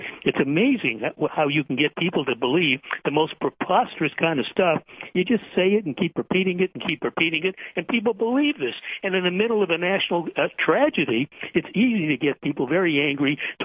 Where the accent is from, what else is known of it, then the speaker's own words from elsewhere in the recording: Boston, Massachusetts, United States; Well, I grew up in Boston. I know exactly where this incident took place.